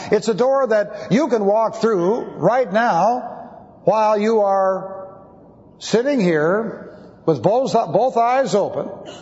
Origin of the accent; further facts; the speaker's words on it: Beverly Hills, California, United States; I grew up in Beverly Hills, and in Beverly Hills was the Los Angeles Country Club.